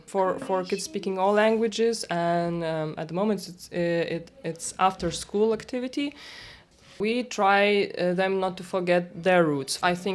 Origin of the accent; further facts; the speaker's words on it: Lithuania; English is a second language; moved away as an adult; now in United Kingdom; I'm 32 years old. I came from Lithuania and I've lived in Britain for more than 8 years.